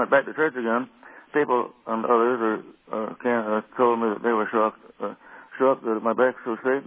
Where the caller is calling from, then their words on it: Monterey, California, United States; and I'm calling from Monterey. This is my first call.